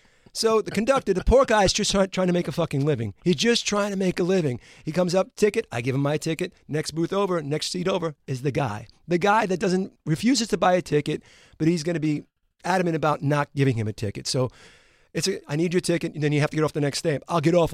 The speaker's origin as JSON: {"language": "English", "town": "New York City", "region": "New York", "country": "United States", "said": "And being a New Yorker, as you know, Eddie, I just don't want any problems."}